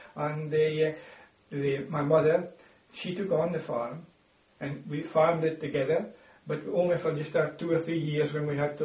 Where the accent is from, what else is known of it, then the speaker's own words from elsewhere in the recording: Charleston, Scotland, United Kingdom; I was born in Charleston, Nick, just outside Aberdeen, on that date.